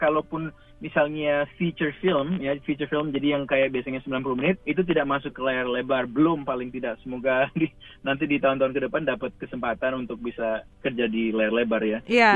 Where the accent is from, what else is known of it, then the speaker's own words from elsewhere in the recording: Bali, Indonesia; moved away as an adult; now in Ottawa, Canada; jadi saya asalnya dari Bali, lahir besar di Bali, pindah saat saya hampir umur 19 di Ottawa, jadi sudah dari 2003.